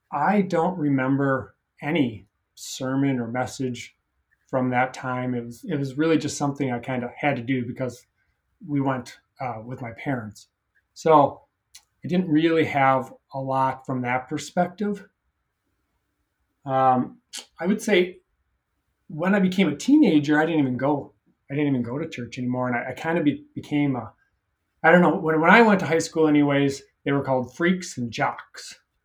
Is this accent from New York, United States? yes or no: no; Milwaukee, Wisconsin, United States; now in Minneapolis, United States; I live in the U.S., Midwest U.S. for all my life. I grew up in Milwaukee and then moved to Minneapolis about 25 years ago with my wife.